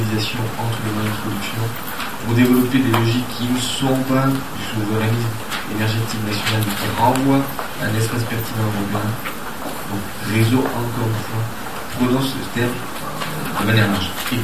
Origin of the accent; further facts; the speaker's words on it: Béziers, Occitanie, France; moi je suis originaire de Béziers